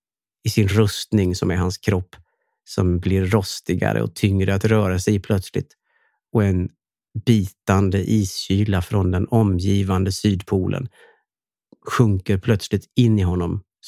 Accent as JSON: {"language": "Swedish", "region": "Dalarna County", "country": "Sweden", "tie": "born or raised there", "said": "Sundborn, till exempel där som var en grannby där jag är uppvuxen då."}